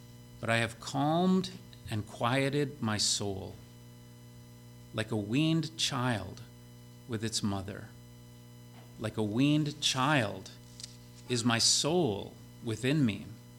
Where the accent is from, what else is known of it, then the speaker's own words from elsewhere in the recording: Frankenmuth, Michigan, United States; I grew up in Frankenmuth, and there's just not so many